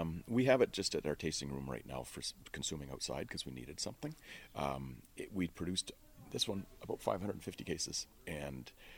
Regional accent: Ontario, Canada; I'm fifth generation Canadian and we're from Ontario.

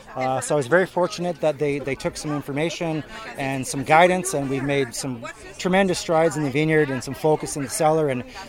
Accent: Victoria, British Columbia, Canada; I am from Victoria originally, yes.

